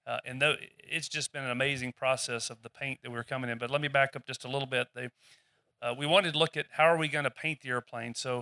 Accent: Georgia, United States; So growing up in Georgia and starting as a young flight instructor, I had heard about the Greenland Expedition

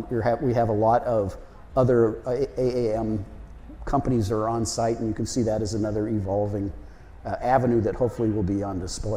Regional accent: California, United States; I was from Southern California. Don't hold that against me. I'm now a Midwesterner.

